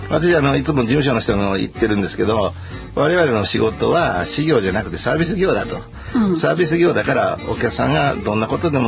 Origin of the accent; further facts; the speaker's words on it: Kansai, Japan; まあ基本的には関西人ですから、商売はお金銭ですからね